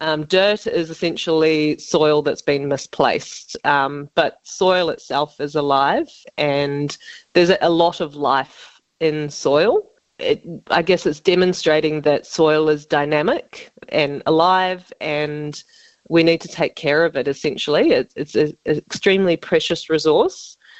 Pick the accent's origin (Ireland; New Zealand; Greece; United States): New Zealand; Actually, I'm from New Zealand, studying environmental science.